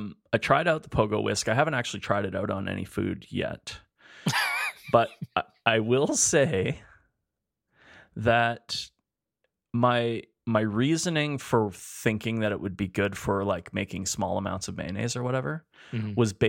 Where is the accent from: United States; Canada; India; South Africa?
Canada; Edmonton, Alberta; We're two chefs from Edmonton, Alberta, Canada. We love food, and we love to talk about it.